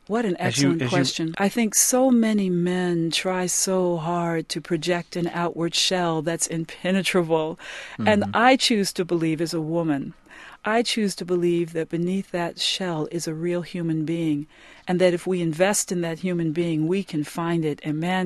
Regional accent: Detroit, Michigan, United States; And often people are very surprised when I open my mouth and say, well, I'm from Detroit.

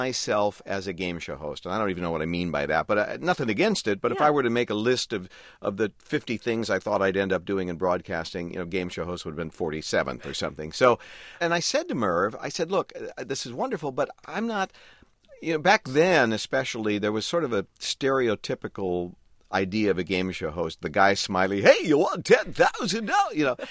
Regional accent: Chicago, Illinois, United States; I was indeed, sort of an industrial part of the city. My dad worked on a truck dock unloading trucks 8 hours a day in cold Chicago winters and hot Chicago summers.

